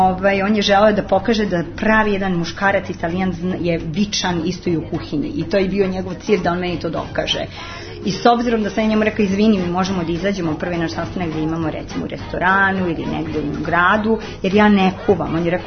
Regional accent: Serbia; ja sam jedna Srpkinja koja opet sam netipična Srpkinja i zbog svog porekla koja je jako, jako raznovrsno. Moja baka je poluruskinja

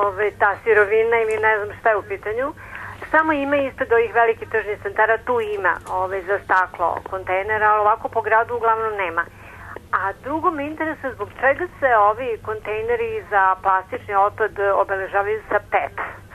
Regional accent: Belgrade, Serbia; Ja sam iz Beograda.

